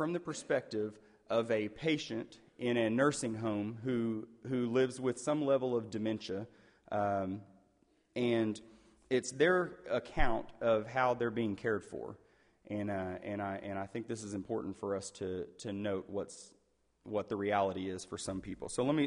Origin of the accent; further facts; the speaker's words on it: Muskogee, Oklahoma, United States; if you're familiar with the … version of that song, I'm from Muskogee, Oklahoma.